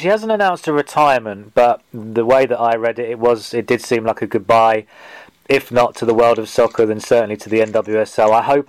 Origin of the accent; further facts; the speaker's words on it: Watford, East of England, United Kingdom; I'm from Watford